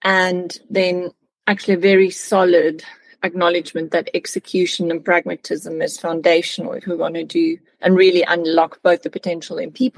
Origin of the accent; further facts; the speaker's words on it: South Africa; first language Afrikaans; English is a second language; My mother tongue is Afrikaans, and actually for me, German is not that difficult compared to, well, the pronunciation's fairly easy, the sentence structure, the word formulation.